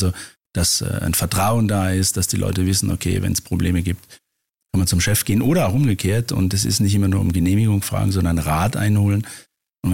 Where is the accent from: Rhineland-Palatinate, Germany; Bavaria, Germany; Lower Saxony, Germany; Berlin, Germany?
Rhineland-Palatinate, Germany; born there; Also meine Eltern hatten einen kleinen Gastronomiebetrieb in der Südpfalz. Ich bin ein gebürtiger Pfälzer. Rheinpfälzer.